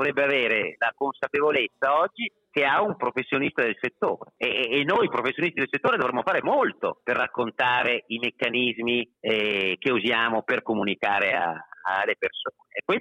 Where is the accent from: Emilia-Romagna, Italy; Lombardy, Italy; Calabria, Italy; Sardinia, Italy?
Emilia-Romagna, Italy; Parma; Io ti posso dire che purtroppo vengo da Parma ed è un posto dove se non prendi per il culo uno vuol dire che non li vuoi bene.